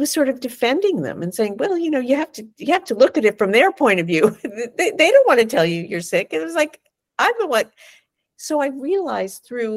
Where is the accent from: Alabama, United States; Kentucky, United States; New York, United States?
New York, United States; New York City; I mean, I'm a New Yorker. I was raised in New York. You have to have sharp elbows when you grow up here.